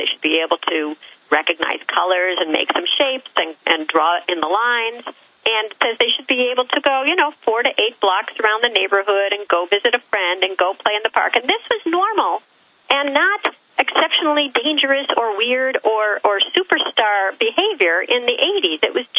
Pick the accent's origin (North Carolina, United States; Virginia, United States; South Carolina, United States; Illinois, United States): Illinois, United States; I'm from Illinois to begin with.